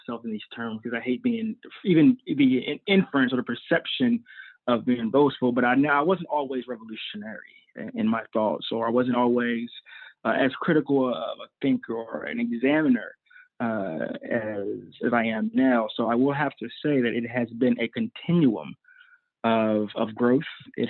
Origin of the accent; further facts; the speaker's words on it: West Virginia, United States; And so that's definitely been critical in my understanding growing up in West Virginia, how race plays in my life and just in general.